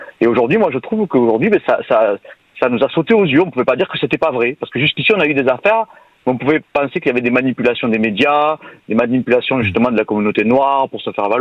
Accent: France; on est français

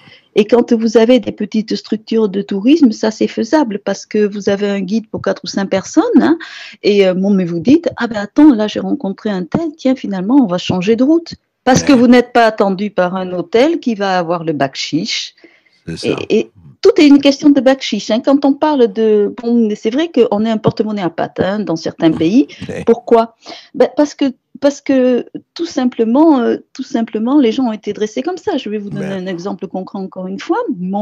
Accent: Nouvelle-Aquitaine, France; ne serait-ce que chez nous au Pays Basque.

